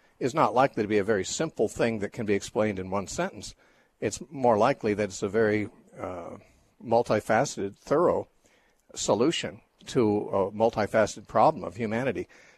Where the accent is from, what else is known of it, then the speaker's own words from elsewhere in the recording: United States; which I am I'm an American and I'm an evangelical, but I have to just say I was raised in American evangelicalism